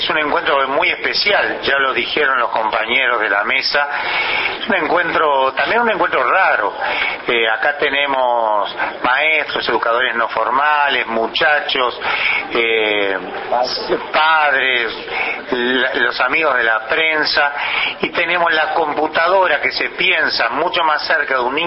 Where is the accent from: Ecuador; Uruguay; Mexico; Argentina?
Uruguay